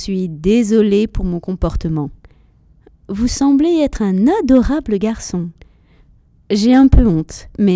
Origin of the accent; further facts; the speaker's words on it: Valencia, Valencian Community, Spain; Je suis mère de 2 enfants. Nous sommes de Valencia.